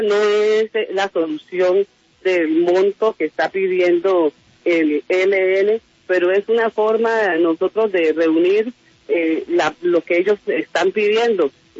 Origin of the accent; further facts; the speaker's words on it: Chocó, Colombia; Nosotros somos una familia del Chocó.